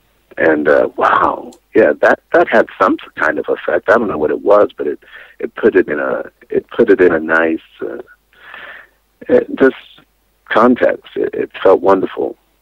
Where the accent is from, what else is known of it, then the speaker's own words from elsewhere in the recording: United States; It's been important for me as an American to step outside of America in order to gain broader perspective